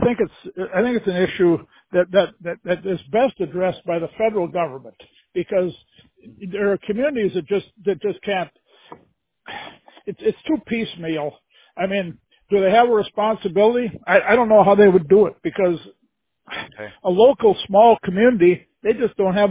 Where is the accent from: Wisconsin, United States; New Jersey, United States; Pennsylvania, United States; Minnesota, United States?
Minnesota, United States; I'm originally from Minnesota, and I still own a home in Minnesota.